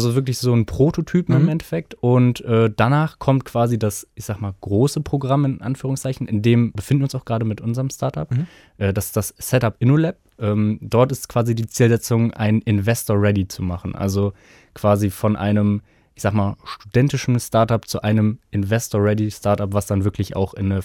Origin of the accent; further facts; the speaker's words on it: Olpe, North Rhine-Westphalia, Germany; Ich komme aus Olpe im Sauerland.